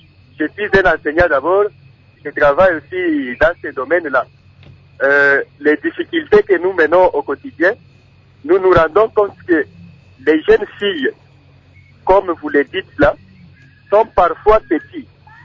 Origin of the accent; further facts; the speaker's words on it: DR Congo; ici chez nous en RDC